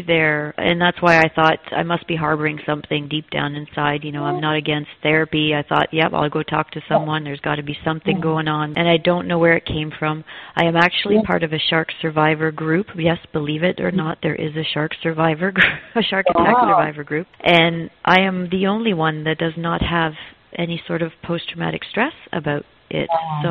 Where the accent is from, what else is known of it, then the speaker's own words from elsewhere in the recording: Ontario, Canada; I'm not sure if your listeners are aware that I am a Canadian from Ontario.